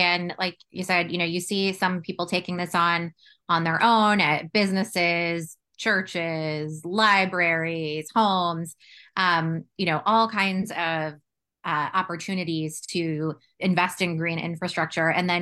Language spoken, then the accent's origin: English; Florida, United States; You certainly highlighted an example in Governor DeSantis in my home state of Florida